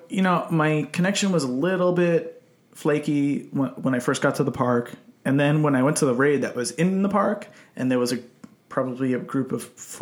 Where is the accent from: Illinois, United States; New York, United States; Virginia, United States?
New York, United States; Brooklyn; I grew up in Brooklyn